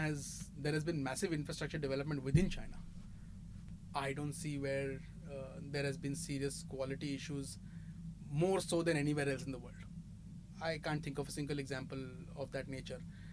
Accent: India; As an Indian, if I was in the policymaker's shoe

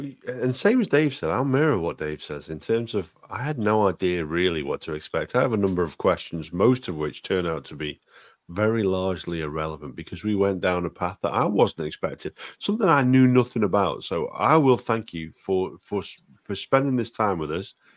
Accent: England, United Kingdom; especially with us being English, we can't be accused of any obfuscation with our language.

